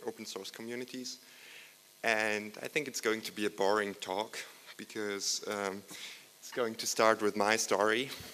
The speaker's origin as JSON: {"language": "English", "country": "Germany", "second_language": "English", "said": "I'm from Germany here. So if you have any questions afterwards, we can also speak German."}